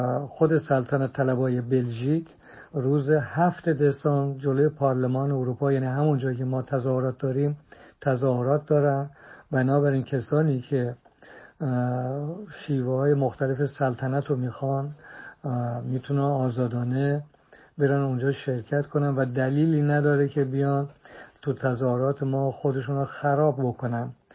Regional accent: Iran; همه ما ایرانی هستیم، از آلمان، هلند، فرانسه، بلژیک، اتریش، انگلیس

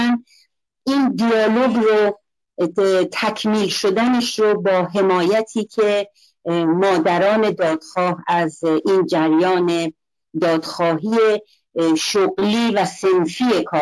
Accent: Iran; moved away; من چون خارج از ایران اومدم ولی با تمام وجودم هنوز در هوای ایران دارم نفس میکشم

